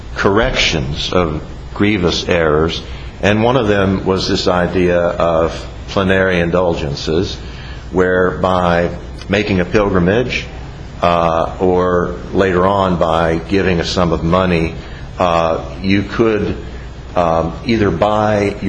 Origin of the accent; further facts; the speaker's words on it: United States; I don't want to name names, but I grew up in Logan County, which was predominantly some form of Baptist, missionary or Southern or Free Will Baptist or whatever, and Church of Christ.